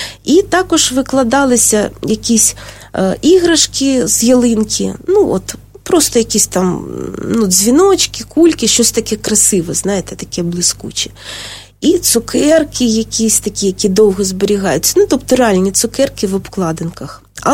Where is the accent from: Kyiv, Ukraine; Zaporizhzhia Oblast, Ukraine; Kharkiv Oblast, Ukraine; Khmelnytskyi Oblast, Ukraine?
Kyiv, Ukraine; born there; я сама народилася в Старокиївському роді, і це було на Магістратському Подолі, тобто це Верхній Поділ, де були квартали членів магістрату.